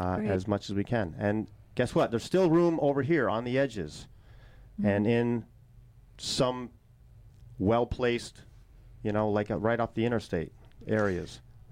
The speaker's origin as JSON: {"language": "English", "town": "Burlington", "region": "Vermont", "country": "United States", "tie": "born or raised there", "said": "I mean, growing up here, I grew up in Burlington. But I was very lucky to have we had a little camp up in Honey Hollow, Duxbury, Jonesville area."}